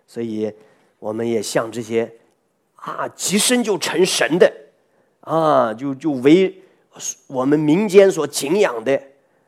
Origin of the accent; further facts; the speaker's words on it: China; 一般性我们中国人现在都不太了解我们自己民族的一些神灵了